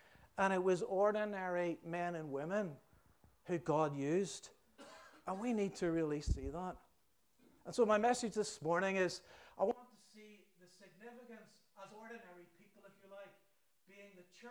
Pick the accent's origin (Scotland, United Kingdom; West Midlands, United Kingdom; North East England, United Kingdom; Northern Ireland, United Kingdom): Northern Ireland, United Kingdom; Belfast; Growing up in Belfast, we had a phrase, he talks a good fight.